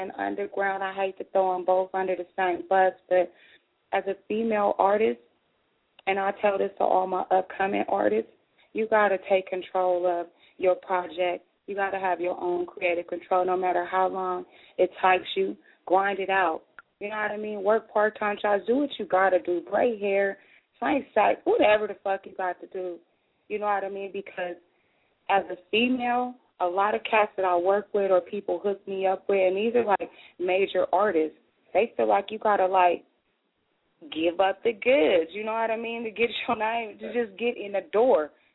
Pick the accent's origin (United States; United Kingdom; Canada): United States; Sacramento, California; Well, like you said, I'm from Sacramento, representing all the females up out here doing it.